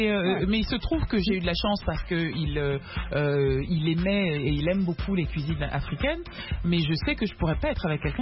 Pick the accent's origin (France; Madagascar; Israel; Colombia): France; J'ai été élevé en France.